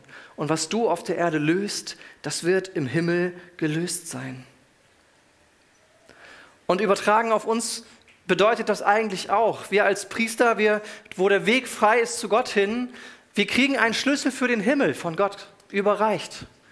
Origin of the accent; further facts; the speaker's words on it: Lüneburg, Lower Saxony, Germany; in Lüneburg, wo ich herkomme